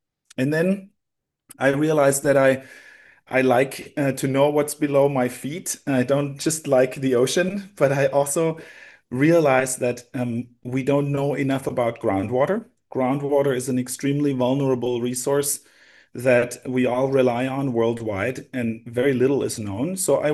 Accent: Germany; born or raised there

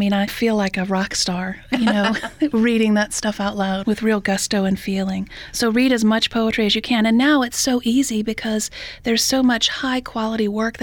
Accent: Gretna, Louisiana, United States; I grew up on the West Bank in Gretna, and I didn't want to hide that.

